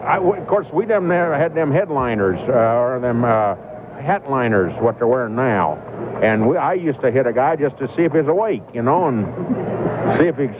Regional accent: Bellbrook, Ohio, United States; You know, I was brought up in that area. I was brought up in Bellbrook, outside Dayton. A farm boy.

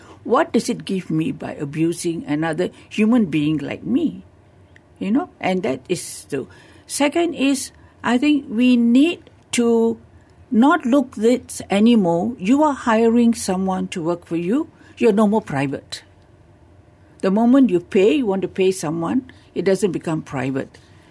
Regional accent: Malaysia; But it's all about, I think, how do we, as a person, as a Malaysian, that I want to do something that is right, that is good.

